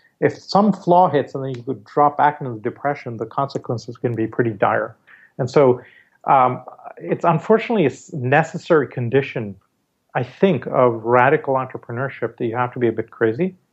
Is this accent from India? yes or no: yes; India; And so growing up in India, I mean, every time we went to school, the school bus took us through the Dharavi slums